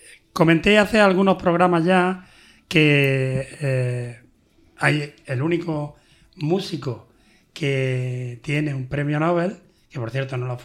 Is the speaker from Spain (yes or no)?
yes; Andalusia, Spain; Como buenos andaluces, además.